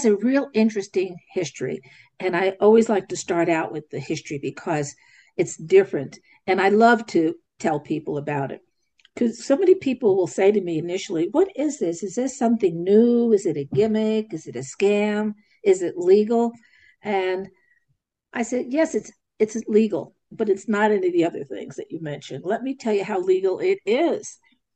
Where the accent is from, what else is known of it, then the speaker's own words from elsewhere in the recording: Albuquerque, New Mexico, United States; I'm greeting you from New Mexico, the land of enchantment. I'm from Albuquerque